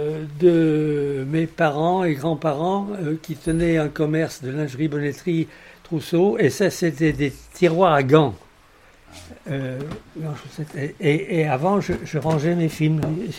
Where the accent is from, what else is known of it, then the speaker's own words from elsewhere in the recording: Bourg-en-Bresse, Auvergne-Rhône-Alpes, France; Je suis natif de Bourg-en-Bresse, dans l'Ain, le pays du poulet de Bresse. Je suis un ventre jaune. Parce que, on disait ça parce que je mangeais souvent de la soupe de maïs, paraît-il. Mais je suis d'origine lorraine, comme mon nom l'indique.